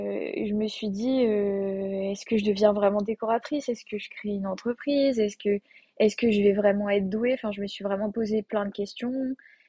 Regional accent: Bourgogne-Franche-Comté, France; J'ai 27 ans. Je suis originaire de Bourgogne et maintenant, j'habite dans le Pas-de-Calais.

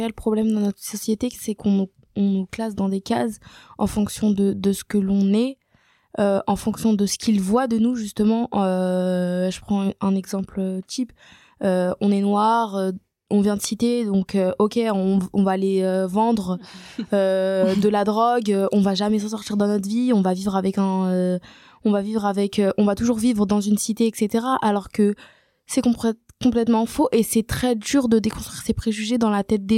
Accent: Tunisia; comme je suis tunisienne

